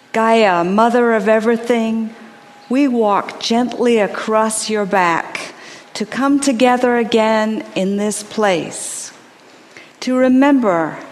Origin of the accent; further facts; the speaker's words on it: England, United Kingdom; where I grew up in England, poppies were used as the flower to symbolize those who died